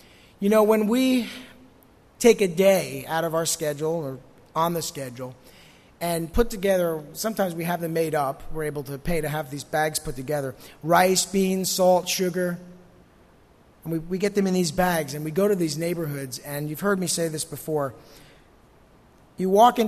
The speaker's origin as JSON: {"language": "English", "region": "New Jersey", "country": "United States", "said": "you know, I'm from New Jersey, my first reaction is, yeah."}